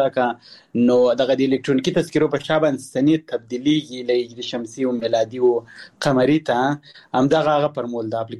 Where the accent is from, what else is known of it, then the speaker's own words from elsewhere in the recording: Muqur, Ghazni, Afghanistan; زو غزنی ولایت مقر ولسوالی بزکو کلی کال ته زیږیدلې